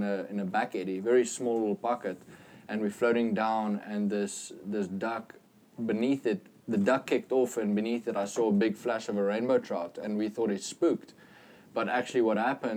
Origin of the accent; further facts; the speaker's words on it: South Africa; Like you, as a South African kid, there's only about 4 or 5 foreign guides in Kamchatka